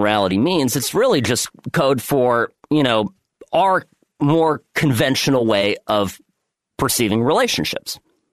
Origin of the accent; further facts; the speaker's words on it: United States; because I'm more American than I am European. I mean, I grew up here, so I I understand the difference between European attitudes and our more prudish American ones.